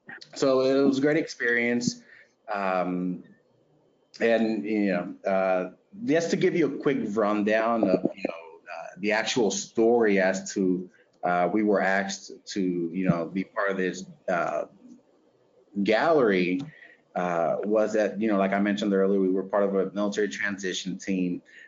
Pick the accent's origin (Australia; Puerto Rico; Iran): Puerto Rico; born there; And to add to that, I was born in Puerto Rico